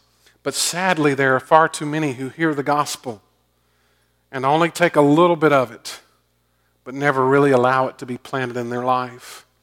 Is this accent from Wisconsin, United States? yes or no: no; Augusta, Georgia, United States; Growing up in Augusta and having the opportunity to go to the Masters